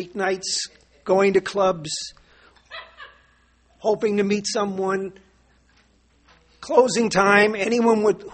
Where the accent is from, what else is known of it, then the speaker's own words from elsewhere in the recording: New York City, New York, United States; I'm from New York City, and it's an honor and a privilege to be invited down to Ocean City, Maryland